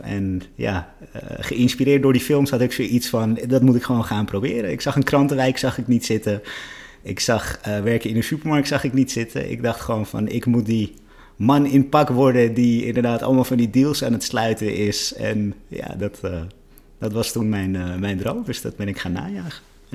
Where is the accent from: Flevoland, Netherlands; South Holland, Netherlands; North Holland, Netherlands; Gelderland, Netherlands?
North Holland, Netherlands; Amstelveen; En toen ben ik ben opgegroeid in Amstelveen.